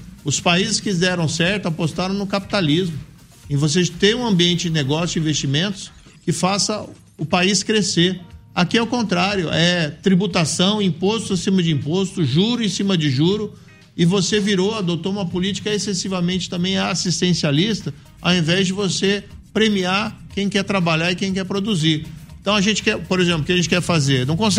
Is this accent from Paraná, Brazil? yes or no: yes; Maringá, Paraná, Brazil; also born or lived in Londrina; A gente tem orgulho de ser paranaense. Eu sou aqui do interior, inclusive, também sou de Maringá, né? Vivi muito aqui também em Londrina.